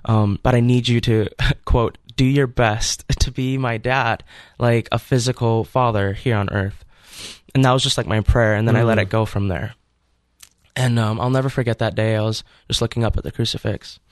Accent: Fargo, North Dakota, United States; So I grew up in Fargo, North Dakota, and I would say that I was raised by a pretty average Midwest Catholic family.

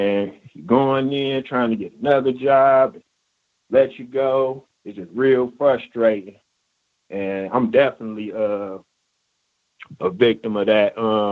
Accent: Detroit, Michigan, United States; I'm from Detroit, was mentioned earlier. Definitely a victim of racism, white supremacy in the workplace. Coming from Michigan, it's like Motor City.

